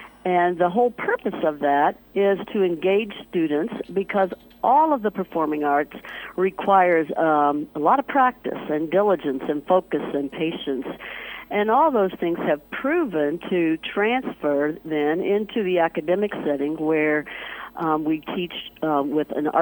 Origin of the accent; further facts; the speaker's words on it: Bedford, Indiana, United States; born there; now in Los Angeles, United States; I was born in Bedford, graduated from Salem High School in southern Indiana, and have been in and around the community, actually have been a principal even in Seymour in southern Indiana. I've spent the last 8 years in Los Angeles